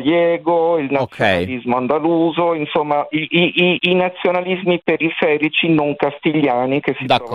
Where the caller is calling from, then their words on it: Luxembourg; also born or lived in Spain; io sto chiamando dall'estero, sono italiano